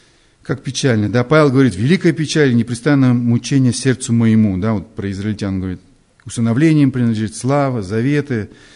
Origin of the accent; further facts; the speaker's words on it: Golyanovo, Moscow, Russia; Я вырос в Гальяново. Я не родился там, но я там вырос.